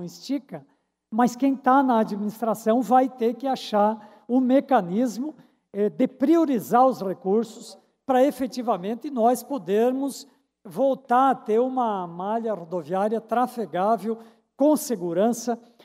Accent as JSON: {"language": "Portuguese", "region": "Santa Catarina", "country": "Brazil", "said": "mas aqui a gente fala como catarinense, como todos"}